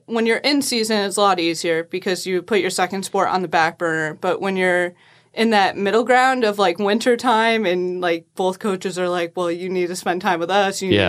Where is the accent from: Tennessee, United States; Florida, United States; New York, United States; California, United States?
New York, United States; Deansboro; So I'm originally from Deansboro, New York. It's about an hour away from Oneonta. I played for Waterville High School.